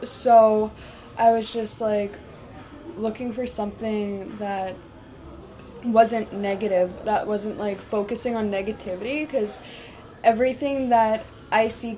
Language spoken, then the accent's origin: English; Peavine, Alberta, Canada; I'm from Peavine Métis Settlement in Alberta.